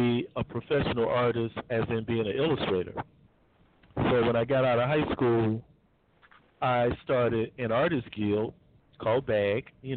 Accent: Chicago, Illinois, United States; My earliest influences man, childhood, I was raised in Chicago by my grandfather.

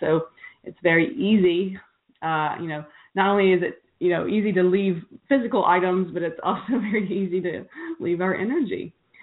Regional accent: Hendersonville, Tennessee, United States; also born or lived in Nashville; driving by every house that I've ever lived in Nashville and also my hometown, Hendersonville.

